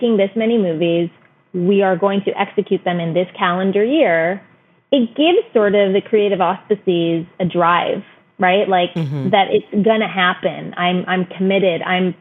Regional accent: United States; like we were raised in America where we did learn about Christmas.

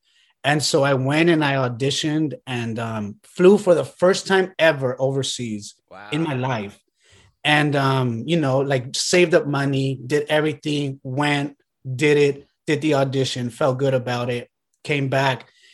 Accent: Los Angeles, California, United States; Well, first of all, I'm born and raised in LA, which is already unique, right? So I'm like an actor. I grew up in Boyle Heights, California, right?

